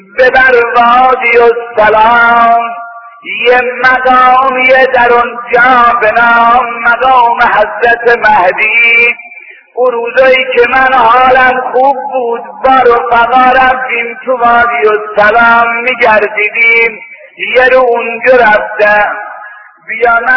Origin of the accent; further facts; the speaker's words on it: Kashan, Isfahan, Iran; گفتم آجان من از ایرانم فرمود از کدوم شهری گفتم از شهر کاشانم گفت کدام محله ای گفتم محله سلطان میرحمدم